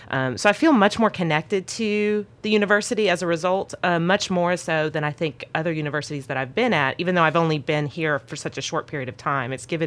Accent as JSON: {"language": "English", "region": "Texas", "country": "United States", "said": "I'm originally from Texas and was looking to get back to Texas."}